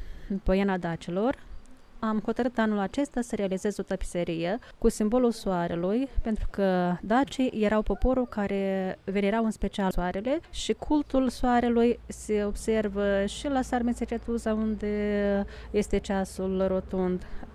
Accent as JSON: {"language": "Romanian", "country": "Moldova", "said": "sunt din Republica Moldova."}